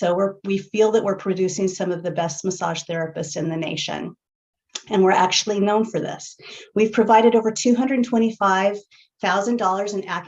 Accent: Boulder, Colorado, United States; As I mentioned, I grew up in Boulder

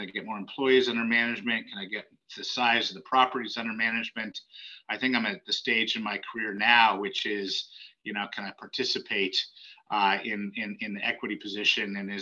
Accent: California, United States; also born or lived in Washoe County, Nevada; I'm from Silicon Valley. I graduated with an MBA from UCLA. I thought I'd go back to Silicon Valley

